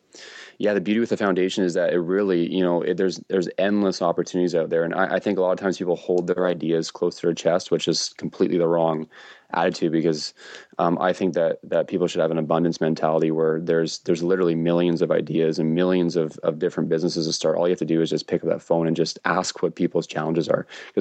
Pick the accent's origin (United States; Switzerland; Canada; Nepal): Canada; Vancouver, British Columbia; I'm from Vancouver.